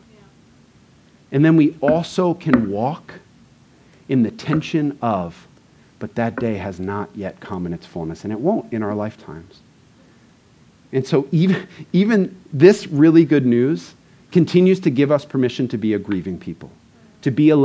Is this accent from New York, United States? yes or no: yes; Long Island, New York, United States; I grew up on Long Island, where sweet 16s were, you know, nicer than the vast majority of weddings that exist in the world